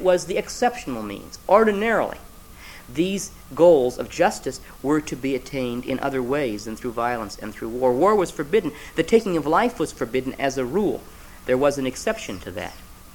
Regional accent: Sioux Falls, South Dakota, United States; The rabbi in my hometown, Sioux Falls, South Dakota, gave a workshop in a peace conference we had

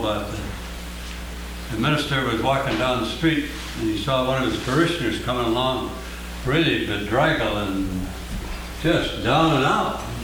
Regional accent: St. Paul, Minnesota, United States; I'm from St. Paul, Minnesota.

